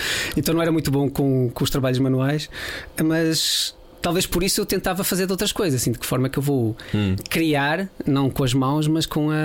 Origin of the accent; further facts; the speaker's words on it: Maia, Norte, Portugal; born there; Nasci na Maia.